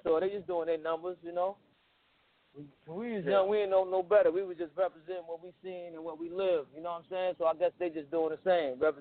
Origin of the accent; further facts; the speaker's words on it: Brooklyn, New York, United States; Yeah. I mean, you know, I'm from Brooklyn though, but at the end of the day, you know, Shan was one of the warriors on the forefront.